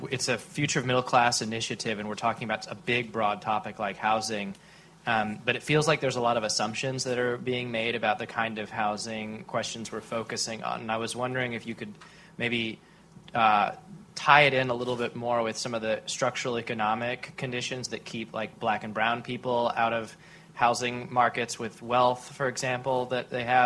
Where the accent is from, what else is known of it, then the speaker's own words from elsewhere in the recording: Kentucky, United States; I'm lucky this is my second Brookings panel I've gotten to attend because I'm in town from Appalachian, Kentucky.